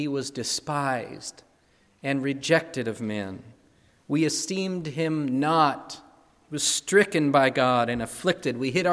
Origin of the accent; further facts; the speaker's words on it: Wisconsin, United States; I grew up in Wisconsin and decided to come to Iowa to go to a small liberal arts college.